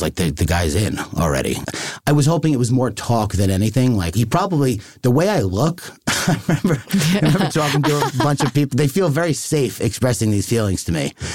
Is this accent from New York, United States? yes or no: yes; New York, United States; Like, I'm from Long Island, I'm Irish, you know, I know a lot of cops.